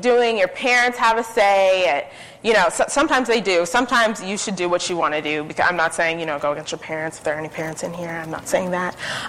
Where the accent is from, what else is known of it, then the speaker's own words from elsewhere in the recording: California, United States; I'm from California, so I went to school in Washington, D.C., and that in itself was a transition. But we both are from California.